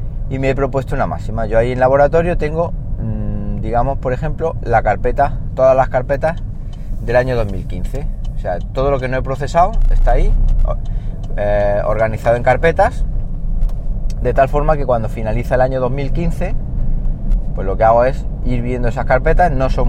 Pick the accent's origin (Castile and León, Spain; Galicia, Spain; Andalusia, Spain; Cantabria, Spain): Andalusia, Spain; Siles; por ejemplo Linares o por ejemplo Siles, que es mi pueblo.